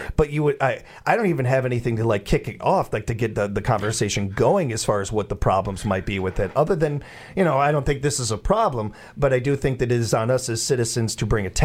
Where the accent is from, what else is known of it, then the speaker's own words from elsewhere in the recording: Chicago, Illinois, United States; Where I grew up in Chicago was a melting pot. I grew up around every race under the sun and all this.